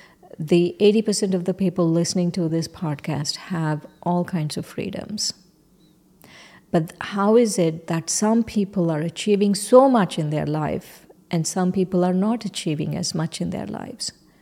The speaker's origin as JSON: {"language": "English", "country": "India", "said": "from the time I was born, I was told I'm a female and I'm Indian"}